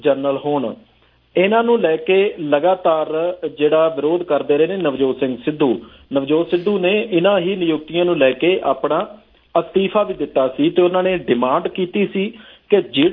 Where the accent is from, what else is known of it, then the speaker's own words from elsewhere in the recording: Punjab, India; ਅਸੀਂ ਪੀੜਿਤ ਲੋਕ ਹੈ, ਅਸੀਂ ਪੰਜਾਬ ਦੇ ਲੋਕਾਂ ਨੇ ਉਹ ਸੰਤਾਪ ਹੰਡਾਇਆ